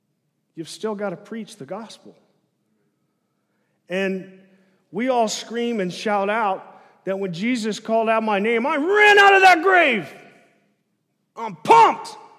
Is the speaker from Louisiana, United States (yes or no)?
no; Arkansas, United States; But we're in the Bible Belt, and I'm from Arkansas, so we're in the belt buckle.